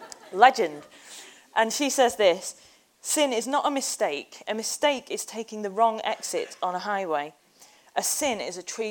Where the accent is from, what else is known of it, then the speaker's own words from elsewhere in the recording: United Kingdom; I'm British and I went to church and I tried to be good sometimes.